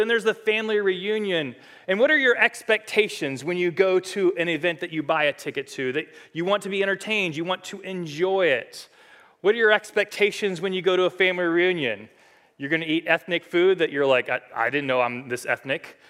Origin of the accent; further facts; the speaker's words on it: Cleveland, Ohio, United States; You know, I grew up in Cleveland, so you buy tickets and they just kept on losing things for decades.